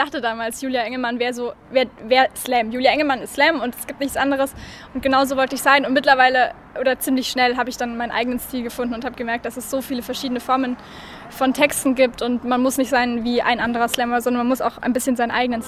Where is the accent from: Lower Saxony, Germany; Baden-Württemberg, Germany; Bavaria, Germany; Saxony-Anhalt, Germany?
Bavaria, Germany; Nuremberg; ich bin 18 Jahre alt und studiere in Regensburg Lehramt. Und ich komme aber ursprünglich aus Nürnberg